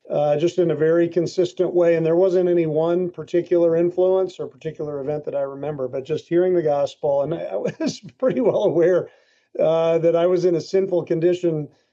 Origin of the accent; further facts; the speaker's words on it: Wheaton, Illinois, United States; I grew up right here in Wheaton, Illinois, going to Wheaton Christian Grammar School and just really being immersed in the Wheaton community.